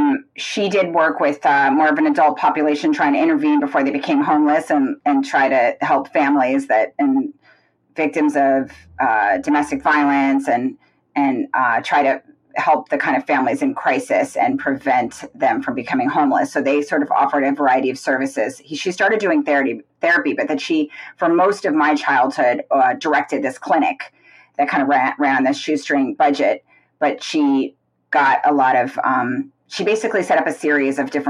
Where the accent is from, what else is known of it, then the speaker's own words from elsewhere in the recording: Washington, District of Columbia, United States; born there; I was born in Washington, D.C., and my dad was a federal prosecutor for the Civil Rights Division in the Justice Department.